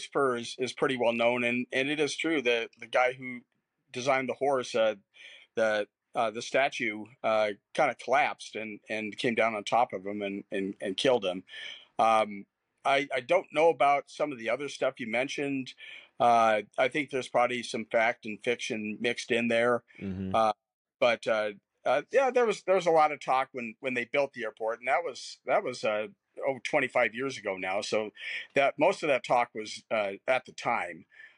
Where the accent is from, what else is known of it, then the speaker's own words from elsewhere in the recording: Fort Collins, Colorado, United States; As I told you, I grew up in Fort Collins, and about 15, 20 miles east of town was at the time a very little town called Severance.